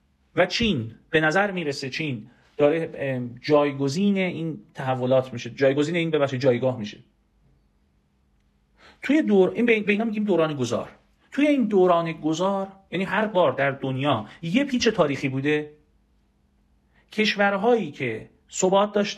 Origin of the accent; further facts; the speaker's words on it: Iran; به عنوان یک ایرانی باید نسبت به این موضوعات اطلاعات داشته باشیم